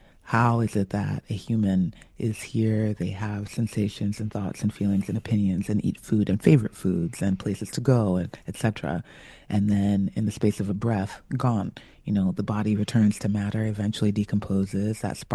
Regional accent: California, United States; also born or lived in Maryland; We started off in Bethesda, Maryland, where my youngest sister was born. From there, after my father joined us, we came to California

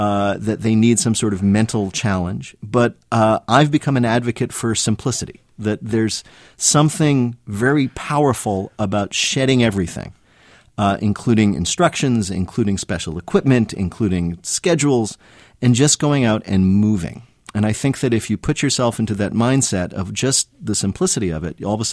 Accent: Berkeley Heights, New Jersey, United States; The first happened when I was an adolescent growing up in Berkeley Heights, New Jersey, in North Jersey, if people know or care about that.

